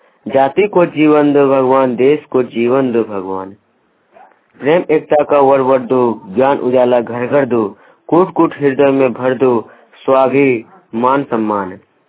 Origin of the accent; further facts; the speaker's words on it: Deoghar, Jharkhand, India; मैं देवघर प्रखंड के रहने वाले हूँ, थाना जसीडी।